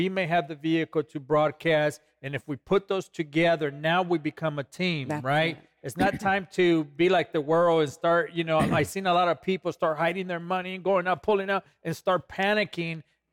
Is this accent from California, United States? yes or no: yes; California, United States; when I look at the headlines and I look at people in California, my home state